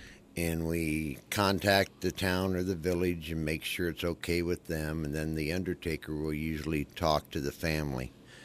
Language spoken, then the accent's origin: English; Little York, Illinois, United States; Little York, Illinois. It's about 98 miles northwest of Peoria.